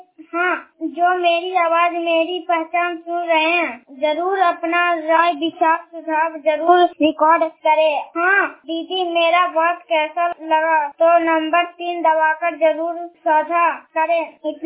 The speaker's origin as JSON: {"language": "Hindi", "town": "Chandi Dih", "country": "India", "said": "Chandi D के रहने वाली हूँ।"}